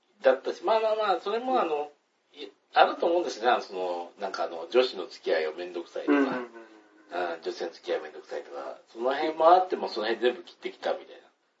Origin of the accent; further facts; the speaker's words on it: Kansai, Japan; まあ、地元関西なんで、よく忘れられてる関西の地元から、岩手に遊びに来た時に